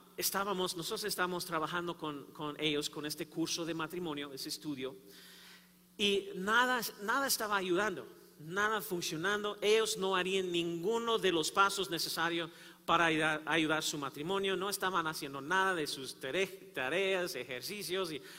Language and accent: Spanish; Kansas City, Missouri, United States; born there; yo nací en Kansas City, Missouri, en los Estados Unidos. Mi familia, toda mi familia, del lado de mi papá, también del lado de mi mamá, todos son de Kansas City.